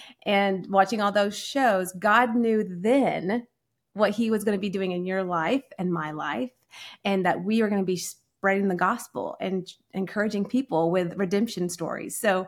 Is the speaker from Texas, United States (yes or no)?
yes; Dallas, Texas, United States; So I grew up in Dallas, Texas. My mom's from Florida. My father is from Jordan.